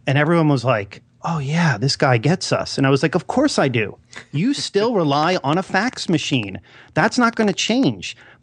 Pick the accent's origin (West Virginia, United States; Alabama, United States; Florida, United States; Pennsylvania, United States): Pennsylvania, United States; Philadelphia; also born or lived in New York; I grew up, I grew up in Philadelphia, but I lived in New York for a majority of my life.